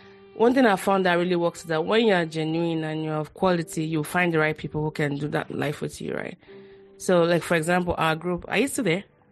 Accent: Nigeria; Growing up in Nigeria, one thing I learned quickly was the importance of power.

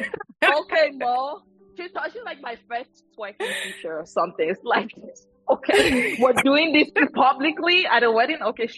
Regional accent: Northern Nigeria, Nigeria; also born or lived in Abuja / Kaduna / Kano / Jos; I grew up most of my life in the northern part of Nigeria. So I grew up in Abuja, in Kaduna, a little bit in Kano as well, Jos. I have spent most of my life in the northern part of Nigeria. So I do speak Hausa.

